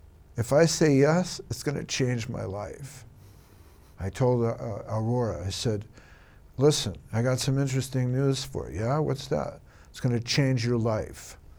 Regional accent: Ireland; you know, we're both Irish, which means we like a good fight. The Irish like to fight.

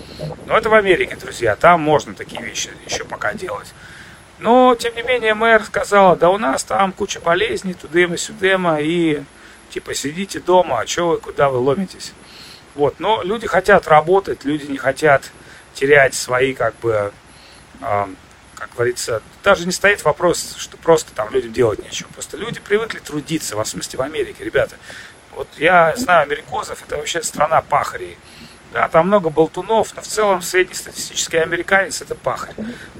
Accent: Russia; born there; мы должны также понимать, что мы здесь не виноваты, что мы родились в России.

